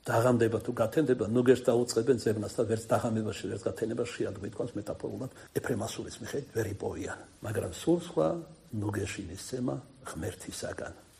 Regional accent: Kartli, Georgia; ქართლელი ვარ, ქართულად ვეთქვი.

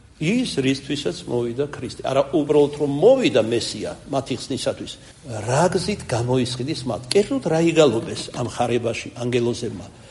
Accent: Kartli, Georgia; მე ქართლელი ვარ

